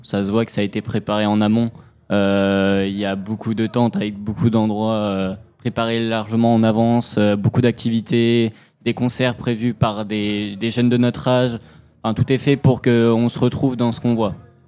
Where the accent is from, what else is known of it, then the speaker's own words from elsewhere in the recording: Angoulême, Nouvelle-Aquitaine, France; On a tous 16 ans et on vient d'Angoulême